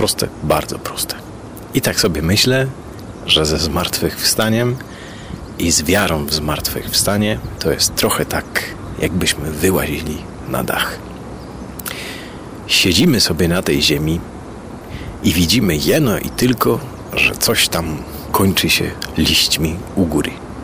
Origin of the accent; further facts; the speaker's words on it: Chojnice, Pomeranian Voivodeship, Poland; Ja pochodzę z krainy takiej zielonej, z Chojnic. To jest na Pomorzu, w Borach Tucholskich. 5 kilometrów od chałupy zaczyna się Park Narodowy Bory Tucholskie